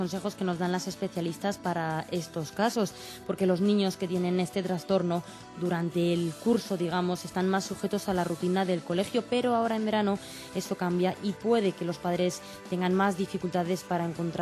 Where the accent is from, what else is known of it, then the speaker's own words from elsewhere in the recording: Castile and León, Spain; mi pueblo es que está de Ávila para allá unos 70 kilómetros